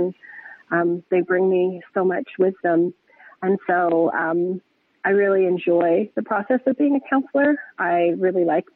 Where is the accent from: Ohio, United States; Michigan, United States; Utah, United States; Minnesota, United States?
Utah, United States; I grew up in Utah, as one might expect, and had a pretty traditional mainstream LDS Mormon upbringing.